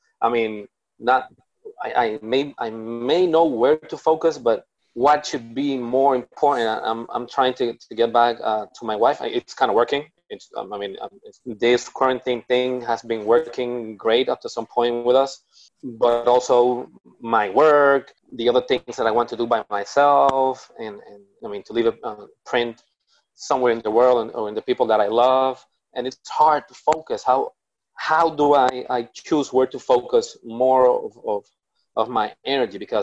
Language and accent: English; Puerto Rico; I'm from Puerto Rico.